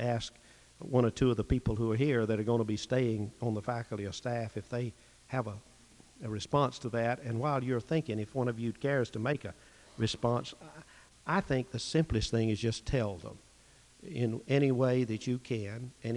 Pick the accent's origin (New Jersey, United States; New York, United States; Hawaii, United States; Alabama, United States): Alabama, United States; he married a girl from Dothan, Alabama. That shows pretty good sense. It's 40 miles from my hometown.